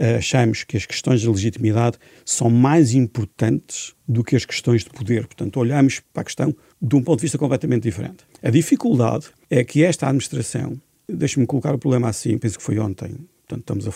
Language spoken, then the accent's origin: Portuguese; Azores, Portugal; Eu sou dos Açores